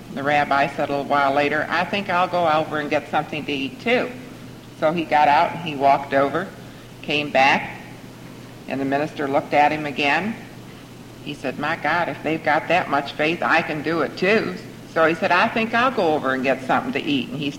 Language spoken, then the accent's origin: English; Laurel, Maryland, United States; from Laurel, Maryland